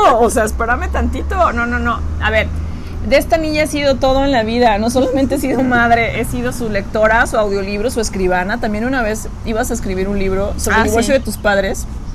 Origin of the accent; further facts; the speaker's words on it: Tijuana, Baja California, Mexico; born there; yo no sé en qué hospital nací, en Tijuana, ni en qué colonia.